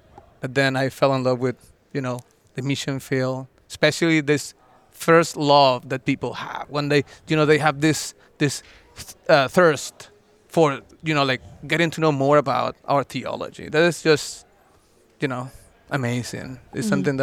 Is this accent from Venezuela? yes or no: yes; Maturín, Monagas, Venezuela; became a leader of the our church there in Maturin, the east side of Venezuela